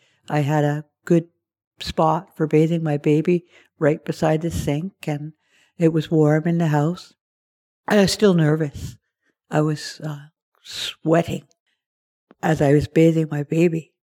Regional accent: British Columbia, Canada; I come from Sayout First Nation, part of the Wasanich Nation. And I'm a … grown up as one of 16 children in that family in Sayout.

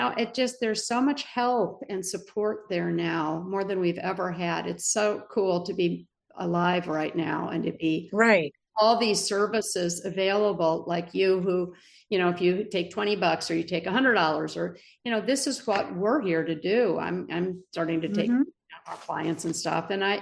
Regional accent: Michigan, United States; also born or lived in Florida; And I grew up on Lake Michigan and in Florida and on the water.

